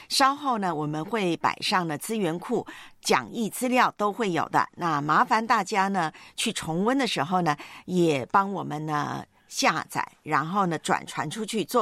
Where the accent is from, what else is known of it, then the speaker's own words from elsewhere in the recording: Taiwan; 你知道我们小时候在台湾呢